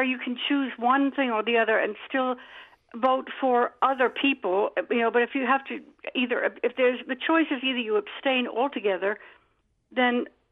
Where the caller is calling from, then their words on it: Pine Plains, New York, United States; I'm calling from Pine Plains, New York.